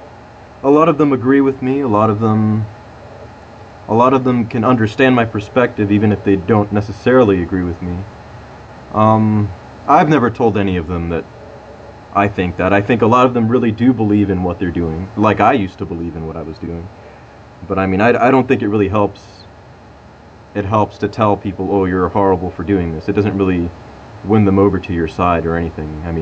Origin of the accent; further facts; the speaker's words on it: Miami, Florida, United States; born there; I was born in Miami, and my father is Puerto Rican, and my mother is Honduran.